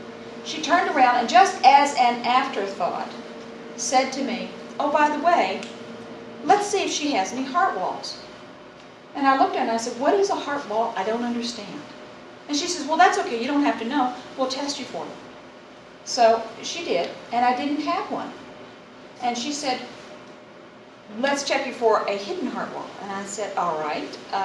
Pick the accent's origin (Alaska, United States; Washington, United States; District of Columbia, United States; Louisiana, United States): Washington, United States; Seattle; I'm from Seattle, and I'm 47 years old.